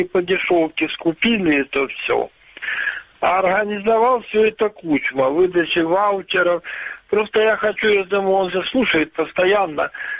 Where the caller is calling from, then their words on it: Luhansk Oblast, Ukraine; Луганская область.